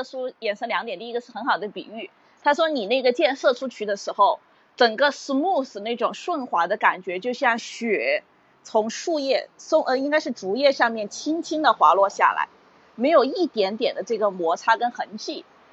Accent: China; 作为中国人

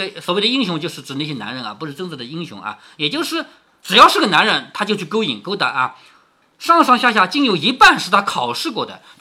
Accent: Changzhou, Jiangsu, China; 结果导致我们常州人本人都不会读这两个字

